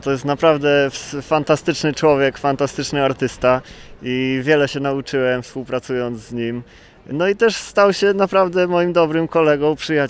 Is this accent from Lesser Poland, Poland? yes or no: yes; Nowy Targ, Lesser Poland, Poland; wychowałem się w miasteczku w górach w Nowym Targu i obcowałem z tą zimą przez w sumie pół roku, co roku